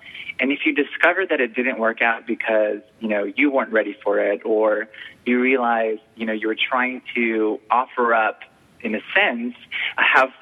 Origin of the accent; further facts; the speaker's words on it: California, United States; moved away; I moved from Orange County and had never been, anywhere else. And I literally started all over.